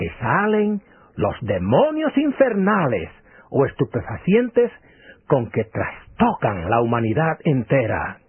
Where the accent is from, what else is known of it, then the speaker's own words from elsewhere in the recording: Santo Domingo, Distrito Nacional, Dominican Republic; mi ciudad natal y el jardín de mi niñez. En Santo Domingo está el vetusto barrio de San Carlos, el cual recorría de niño, y la Escuela Chile, donde comencé mi educación escolar primaria